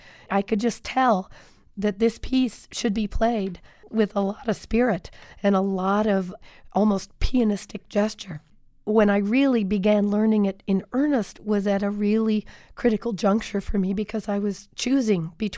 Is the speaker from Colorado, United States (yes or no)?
no; Norman, Oklahoma, United States; I grew up in Norman, Oklahoma, your neck of the woods, and I was very much a tomboy as a kid.